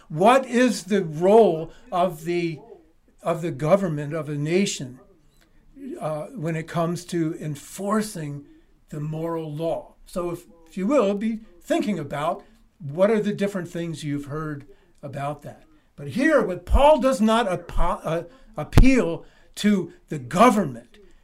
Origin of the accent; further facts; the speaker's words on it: Princeton, New Jersey, United States; I grew up in Princeton, New Jersey, and in addition to Princeton University, the Princeton Theological Seminary is there